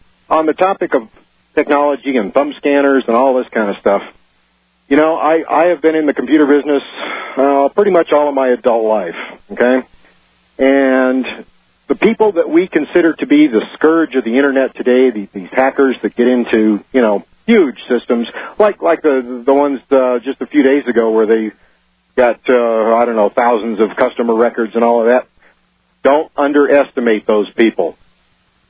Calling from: New Mexico, United States; New Mexico, Alex.

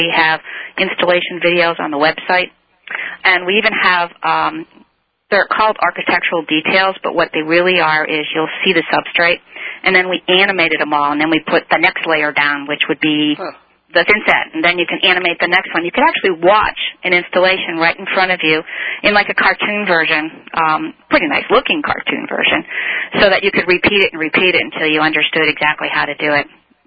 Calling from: Connecticut, United States; I'm calling in from Connecticut.

